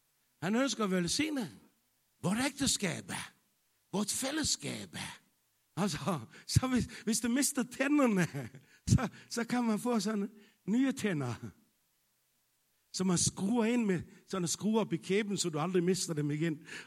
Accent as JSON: {"language": "Danish", "region": "Capital Region of Denmark", "country": "Denmark", "said": "Jeg er bornholmer. Det er et mirakel. Jeg er fra en fiskefamilie."}